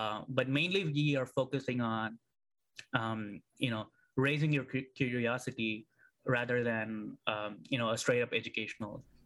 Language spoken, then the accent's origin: English; India; when I was growing up in India